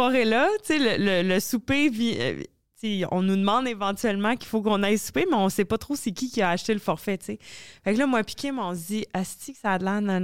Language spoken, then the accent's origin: French; Trois-Rivières, Quebec, Canada; moi, je viens de Trois-Rivières, du bas du Cap, où ça peut amarre d'usine à papier, tu sais.